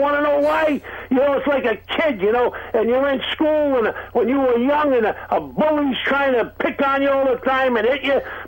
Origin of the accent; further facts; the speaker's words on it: United States; I don't want to kill nobody in this country. I'm an American, believe me.